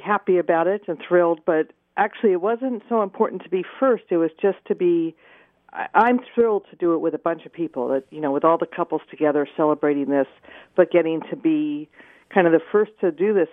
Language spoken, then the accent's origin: English; Washington, United States; We're actually from Thurston County, and Thurston County is the one who's doing it at midnight tonight.